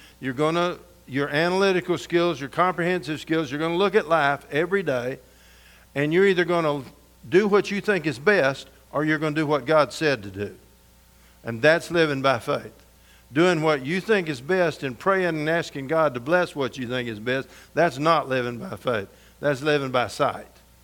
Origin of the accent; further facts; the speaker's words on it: Georgia, United States; And in those days in the Bible Belt, I grew up in Georgia.